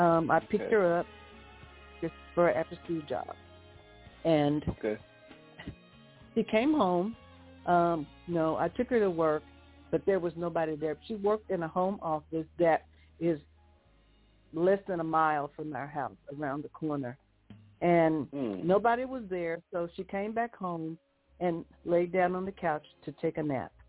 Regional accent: Pine Bluff, Arkansas, United States; Okay, I am born and raised in Pine Bluff, as well as my husband. My husband and I were high school sweethearts, and so we have grown up in Pine Bluff, raised our children here as well

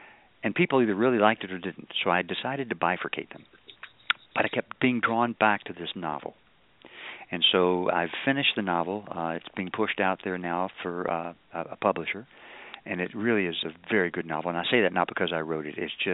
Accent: Kentucky, United States; She was from South Carolina, and I'm from Kentucky, and so we always had that bond.

